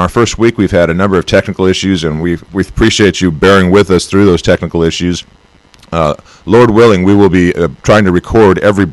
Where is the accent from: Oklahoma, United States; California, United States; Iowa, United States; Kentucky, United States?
California, United States; Remember, I am from the True South, which is Southern California.